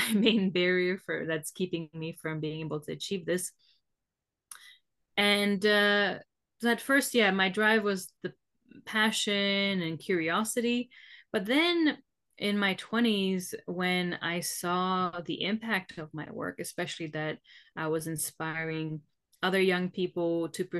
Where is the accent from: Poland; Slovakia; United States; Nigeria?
Slovakia; English is a second language; that became my nickname in my home country, Slovakia.